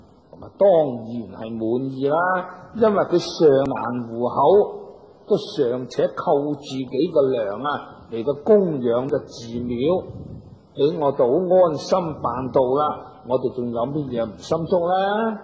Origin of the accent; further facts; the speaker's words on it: Hong Kong; born there; 我个乡下近到香港咧就好近嘅啫，响深圳过啲就系噶啦。咁所以我虽然咧我本人就香港出世啊